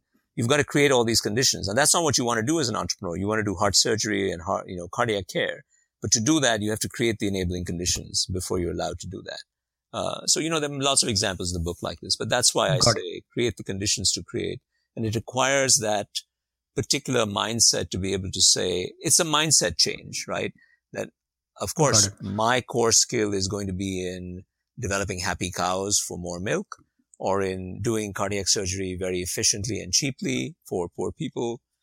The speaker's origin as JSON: {"language": "English", "town": "Bangalore", "region": "Karnataka", "country": "India", "tie": "born or raised there", "also_born_or_lived": "Delhi", "said": "I spent a lot of time in the city that I was born in Delhi, but also in Bangalore, where I went to high school."}